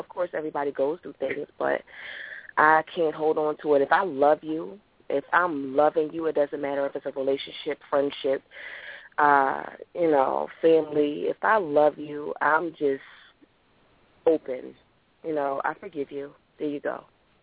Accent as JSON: {"language": "English", "town": "Philadelphia", "region": "Pennsylvania", "country": "United States", "tie": "born or raised there", "said": "Well, I'm a Philly girl, born and raised in Philadelphia."}